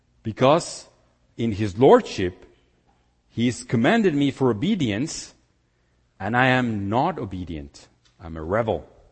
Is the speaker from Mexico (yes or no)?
yes; Mexico City, Mexico; I was born and raised in Mexico City, as some of you know, and I was born and raised in the Methodist Church.